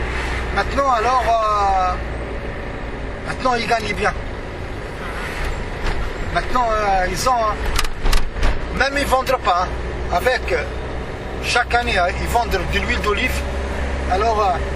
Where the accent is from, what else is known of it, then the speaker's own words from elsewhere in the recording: Tunisia; Chez nous, en Tunisie, si tu veux mettre quelqu'un là un peu dessus